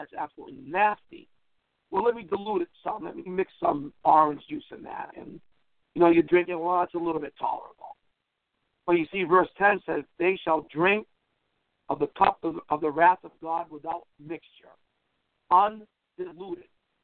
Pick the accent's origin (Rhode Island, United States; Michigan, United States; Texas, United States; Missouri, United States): Rhode Island, United States; Lincoln; also born or lived in New Bedford, Massachusetts; I'm from New England. I hail from Lincoln, Rhode Island, formerly of New Bedford, Massachusetts.